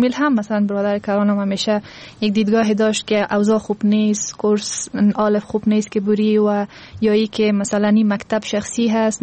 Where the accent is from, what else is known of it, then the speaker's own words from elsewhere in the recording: Afghanistan; ما افغان هستیم،